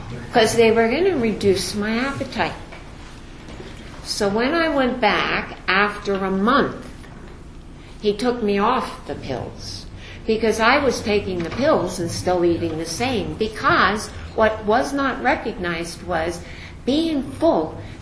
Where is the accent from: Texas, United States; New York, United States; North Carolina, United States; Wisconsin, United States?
New York, United States; I'm from New York. I bought my wedding gown in the Bowery.